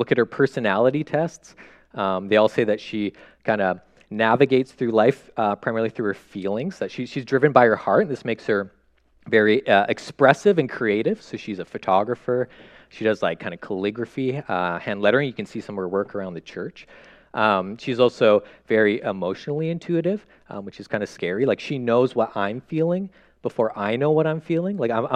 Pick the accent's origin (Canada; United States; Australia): Canada; moved away; I'm a Canadian. That's why I'm apologizing so much. So I grew up in Canada. I moved here about 3 years ago.